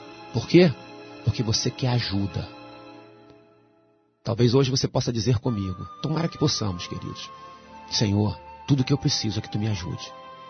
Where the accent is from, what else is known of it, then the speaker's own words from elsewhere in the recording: Brazil; Sou brasileiro como você.